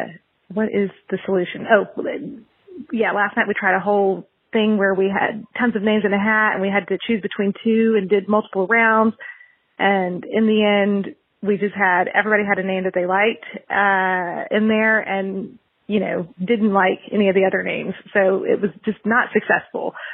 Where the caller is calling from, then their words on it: Amsterdam, North Holland, Netherlands; I'm calling from Amsterdam.